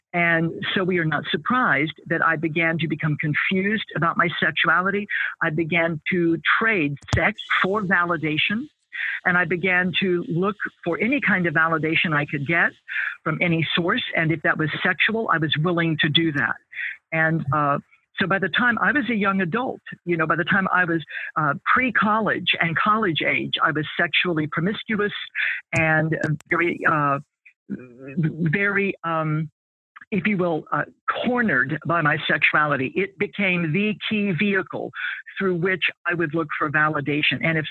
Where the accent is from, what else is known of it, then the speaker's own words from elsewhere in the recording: Midwest, United States; So like many people, I grew up in a broken home. I grew up in the American Midwest in a church culture with a church on every corner.